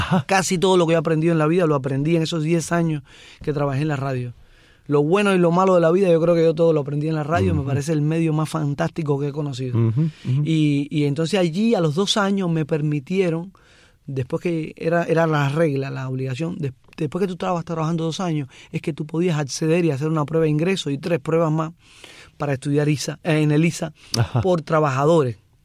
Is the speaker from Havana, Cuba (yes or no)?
yes; Havana, Cuba; Yo nací en Buenavista, en Playa, ¿no? Y después... mis padres se mudaron a una casa mayor en Arroyo Naranjo.